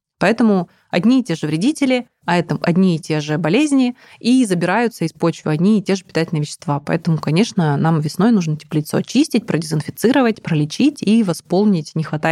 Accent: Siberia, Russia; Это тоже можно, но я, видишь, родом из Сибири.

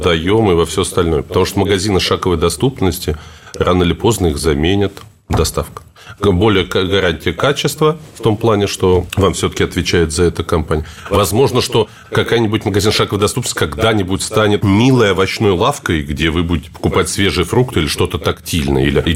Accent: Nizhny Novgorod, Nizhny Novgorod Oblast, Russia; так же, как город Нижний Новгород, который, откуда я родом

